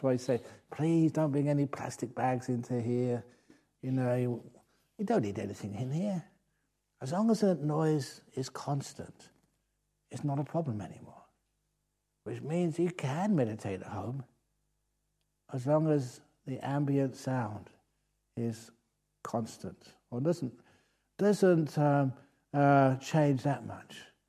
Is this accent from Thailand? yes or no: yes; Thailand; I was brought up mostly in Thailand as a monk.